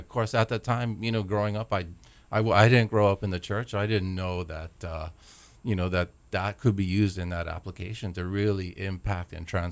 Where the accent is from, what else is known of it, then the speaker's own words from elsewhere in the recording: Hawaii Kai, Hawaii, United States; I grew up on Oahu. Grew up in a small place called Hawaii Kai. Back then, there was no Costco and no shopping centers over there.